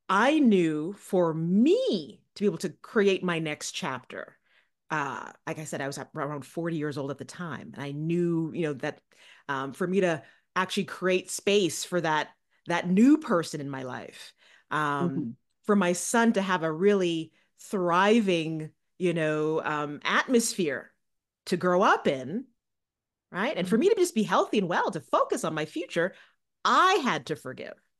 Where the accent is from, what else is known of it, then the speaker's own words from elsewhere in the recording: Ottawa, Ontario, Canada; also born or lived in New York; now in Connecticut, United States; actually, I do reside in Connecticut now. I lived in New York for over 20 years, but I am Canadian. So this also feels, full circle for me because I grew up in Ottawa.